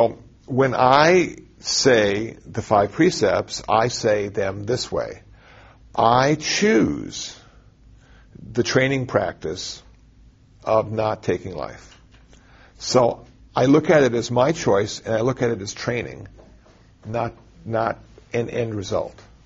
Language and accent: English; Iowa City, Iowa, United States; born there; You know, I was born in Iowa City, Iowa, because my parents were in school